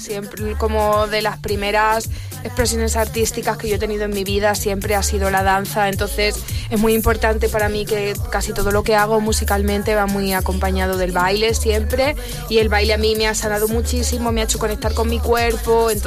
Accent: Ciudad Real, Castilla-La Mancha, Spain; Yo soy de Ciudad Real, Manchega.

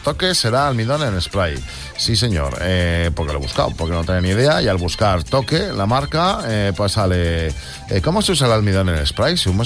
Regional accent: L'Hospitalet de Llobregat, Catalonia, Spain; de Hospitalet

